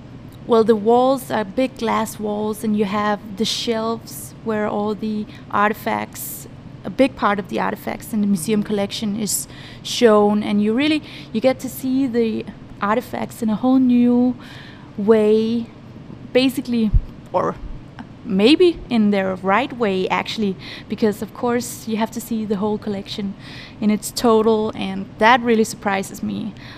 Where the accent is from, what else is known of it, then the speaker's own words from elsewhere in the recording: Roskilde, Zealand, Denmark; Well, I grew up in Roskilde, which is a city about 30 minutes from Copenhagen. It was the capital of Denmark in the Viking Age.